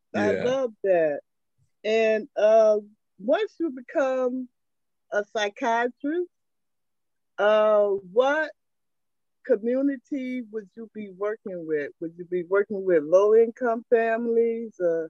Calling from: Tampa, Florida, United States; I want to let you know I'm calling from Tampa, Florida

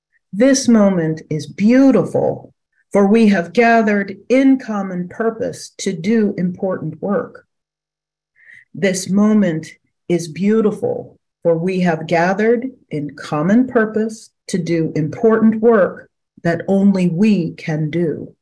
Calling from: Davis, California, United States; I come to you from Davis, California, on the ancestral lands of the Yochadehiwenten Nation.

